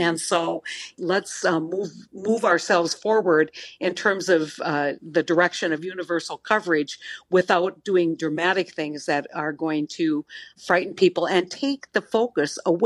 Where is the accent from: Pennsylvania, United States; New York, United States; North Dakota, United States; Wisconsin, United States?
North Dakota, United States; I'm from North Dakota.